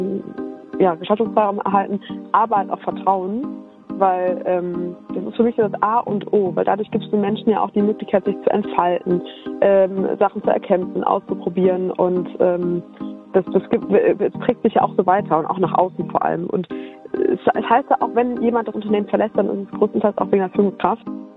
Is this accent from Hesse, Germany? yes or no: no; Düsseldorf, North Rhine-Westphalia, Germany; Düsseldorf, au, meine Heimat.